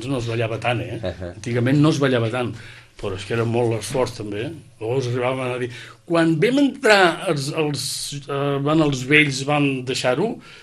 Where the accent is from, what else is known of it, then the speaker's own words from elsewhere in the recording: Sant Feliu, Catalonia, Spain; Per lletjos que siguin, són els del meu poble. Són els de Sant Feliu, són els d'aquí.